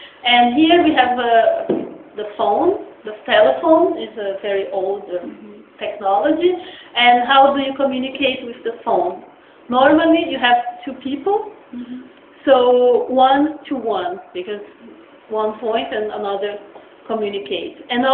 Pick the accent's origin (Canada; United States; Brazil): Brazil; they say that I am from Brazil and I research art and collaboration